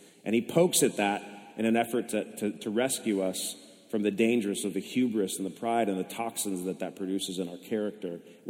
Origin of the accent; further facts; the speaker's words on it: California, United States; now in Manteca, United States; I grew up in the Bay Area. She grew up here in Manteca.